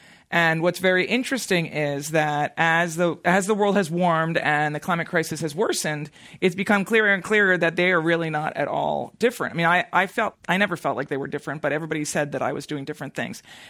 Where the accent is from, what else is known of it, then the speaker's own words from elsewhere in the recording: Bryn Mawr, Pennsylvania, United States; So I'm originally from Bryn Mawr, Pennsylvania, which is the western suburbs of Philadelphia. So I grew up kind of in the woods outside of Philly. I've actually lived across the United States.